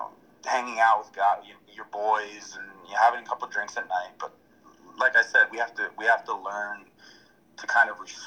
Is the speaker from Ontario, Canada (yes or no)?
yes; Toronto, Ontario, Canada; obviously Toronto was more special because I'm from Toronto